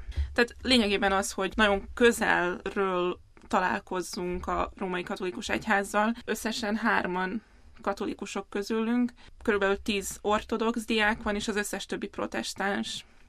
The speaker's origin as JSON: {"language": "Hungarian", "region": "Vojvodina", "country": "Serbia", "tie": "born or raised there", "said": "Hát én a Vajdaságban nőttem fel, Magyarországon és Németországban folytattam tanulmányokat, és mielőtt a Bosszi Intézetbe jöttem volna, 2 évet szolgáltam Szabadkán segédlelkészként, majd beosztott lelkészként"}